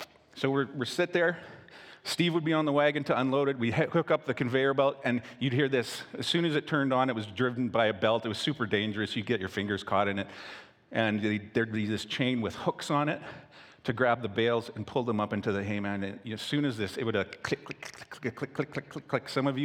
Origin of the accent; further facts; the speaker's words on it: Chilliwack, British Columbia, Canada; I grew up in Greendale, Chilliwack, farming community.